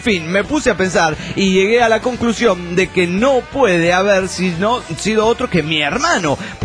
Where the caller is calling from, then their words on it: Spain; de Asir, España.